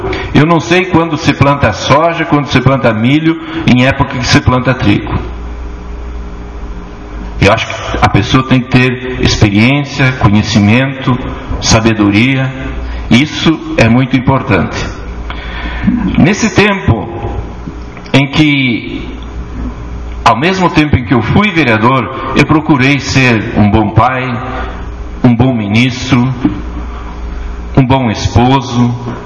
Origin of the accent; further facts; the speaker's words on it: Engenho Velho, Rio Grande do Sul, Brazil; com muito orgulho, eu sou de Engenho Velho.